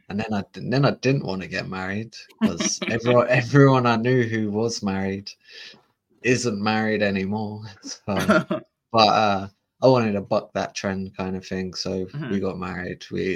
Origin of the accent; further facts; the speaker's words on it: London, United Kingdom; I grew up in London, and there's not a lot of white folk in London. So it's like I grew up in a big diversity.